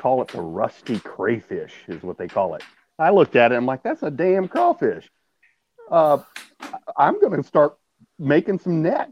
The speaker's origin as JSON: {"language": "English", "region": "Louisiana", "country": "United States", "tie": "born or raised there", "said": "Eric, I grew up in Louisiana, so I'm a big LSU fan."}